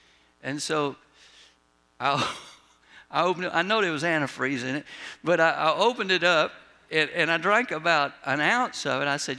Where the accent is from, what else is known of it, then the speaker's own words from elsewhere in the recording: Augusta, Georgia, United States; they were like, well, where'd you go to school in Augusta? We're from Augusta.